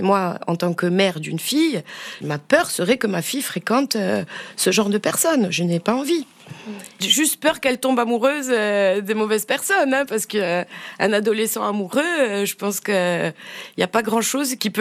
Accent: Corsica, France; Alors qu'en Corse, quand on vit en Corse et qu'on a grandi en Corse, moi je suis née en 1979

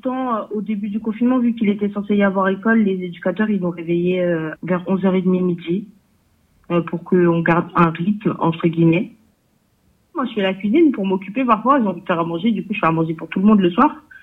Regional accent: Haiti; now in France; j'ai 17 ans, je viens d'Haïti, je suis venue en France après le tremblement de terre.

